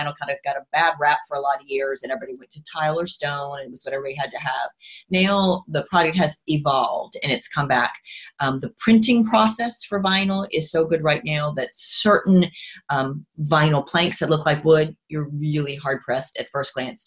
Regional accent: Tybee Island, Georgia, United States; now in Hilton Head, United States; I was born and raised on Tybee Island, so not far from here. I'm a true local.

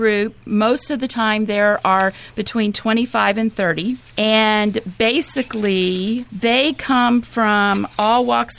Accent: Corpus Christi, Texas, United States; born there; I was born in Corpus Christi, Texas, so I'm a Southern girl, and 28 years ago, my husband plopped me in the middle of the snow

